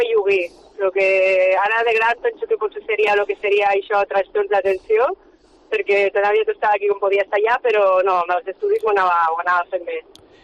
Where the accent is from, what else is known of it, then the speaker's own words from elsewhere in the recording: Lleida, Catalonia, Spain; born there; Jo vaig néixer a Lleida